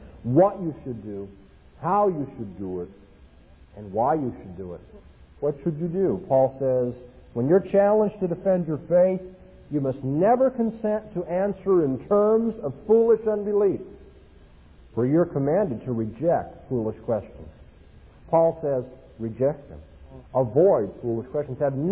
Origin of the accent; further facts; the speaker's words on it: California, United States; I'm from Southern California, and over the last 2 weeks we've had some very violent storms